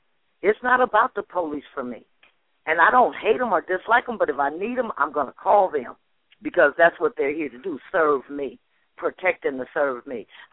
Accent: Richmond, California, United States; I'm from Richmond, California. I grew up on the blocks that I walk on every Friday night.

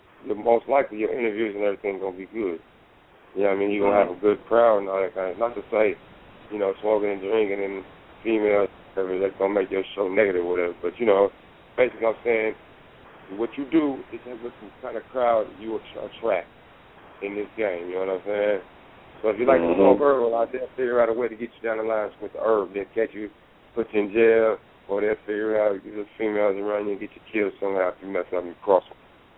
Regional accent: Los Angeles, California, United States; Just because I'm from South Central don't mean that I got to be South Central all my life.

